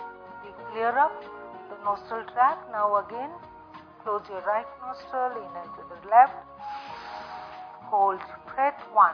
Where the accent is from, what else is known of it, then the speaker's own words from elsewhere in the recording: Pune, Maharashtra, India; English is a second language; I'm from Pune city